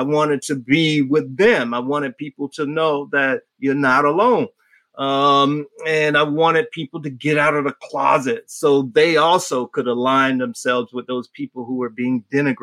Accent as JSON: {"language": "English", "town": "Miami", "region": "Florida", "country": "United States", "tie": "born or raised there", "said": "I grew up in Miami, and so and my grandmother is from the Caribbean."}